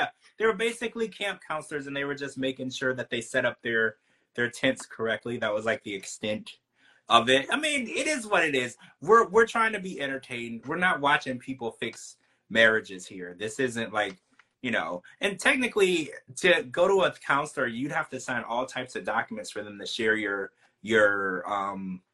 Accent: Louisiana, United States; I'm a big … fan. You know, I grew up in Louisiana, so you know.

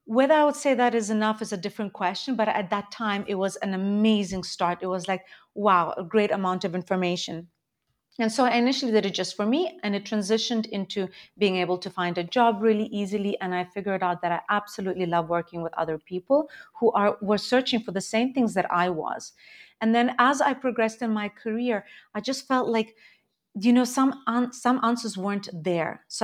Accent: Zimbabwe; also born or lived in Ukraine; now in Switzerland; I live in very close to Geneva in Switzerland. I am Ukrainian born, but I grew up in Zimbabwe. So English is kind of like my native language almost. And I ended up here in Switzerland for work a long time ago.

